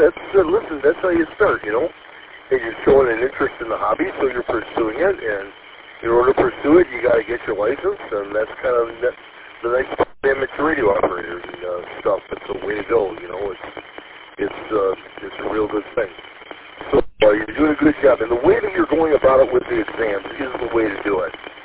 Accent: Michigan, United States; so I'm actually from Cal, Michigan. You're correct, Cal. And that's where my house is

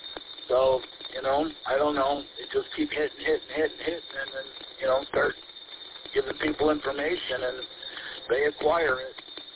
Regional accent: Paw Paw, Michigan, United States; I always give them a 49079 zip code, which is where I grew up in Papa. So they tell me that that's where I live now, and I haven't lived over there since 2001.

